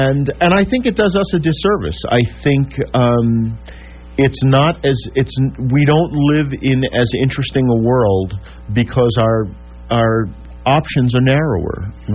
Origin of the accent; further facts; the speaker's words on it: Brooklyn, New York, United States; Of which I'm born and bred, and I've lived elsewhere and I've traveled, but I am a New Yorker. I am a Brooklynite, in fact.